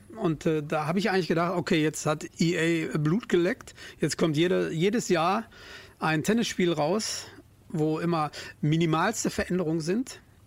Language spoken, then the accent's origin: German; North Rhine-Westphalia, Germany; wir sind aus dem Ruhrgebiet